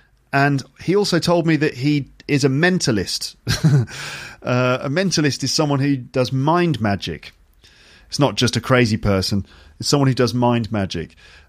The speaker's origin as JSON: {"language": "English", "country": "United Kingdom"}